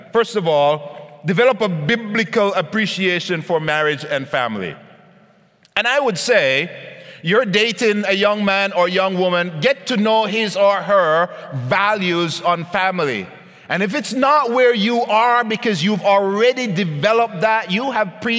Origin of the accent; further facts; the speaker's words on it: Jamaica; Just my nature as a Jamaican.